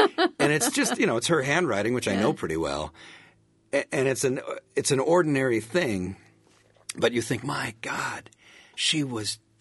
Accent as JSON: {"language": "English", "town": "Milwaukee", "region": "Wisconsin", "country": "United States", "tie": "born or raised there", "said": "I actually spend more than half my time now in my hometown in Milwaukee, and which is good."}